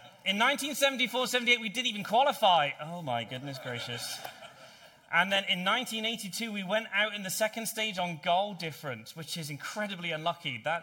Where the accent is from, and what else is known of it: United Kingdom